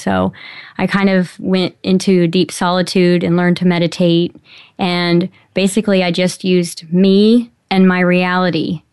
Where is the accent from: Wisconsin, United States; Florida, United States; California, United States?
California, United States; now in Kansas City, United States; California originally, and I've been there my whole life. And I came to Kansas City.